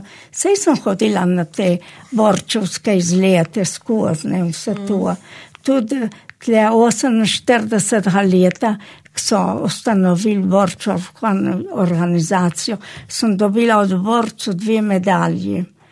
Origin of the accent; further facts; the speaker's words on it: Slovene Littoral, Slovenia; Ja, vsem mi smo vsej Primorci itak se